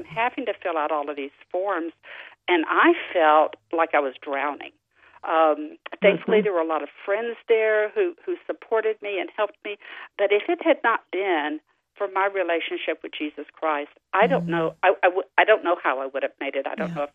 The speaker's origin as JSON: {"language": "English", "town": "Houston", "region": "Texas", "country": "United States", "tie": "born there", "said": "Well, I was born in Houston, Texas, but it was because my dad was stationed at Ellington Air Force Base. Mm. So basically, I have lived all over the world. I grew up in a military family."}